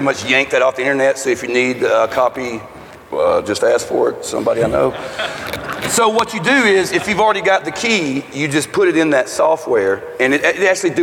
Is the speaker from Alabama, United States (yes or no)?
yes; Alabama, United States; I'm from Alabama.